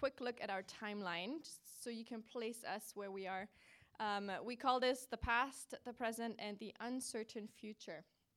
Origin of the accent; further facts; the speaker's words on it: Germany; accent: German; English is a second language; moved away; And if you hear an accent in my voice and like, what is that? It's German. I'm from Germany. I grew up there, so you don't have to guess where I'm from.